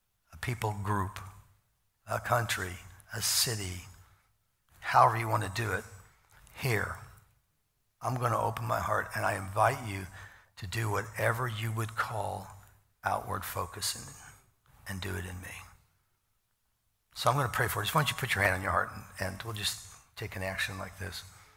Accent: Iowa, United States; you know, so I'm from Iowa. We never have had good teams, so it just doesn't never make any difference.

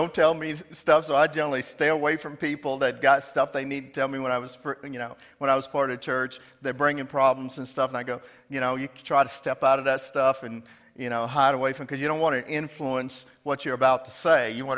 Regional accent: the South, United States; I grew up in the South.

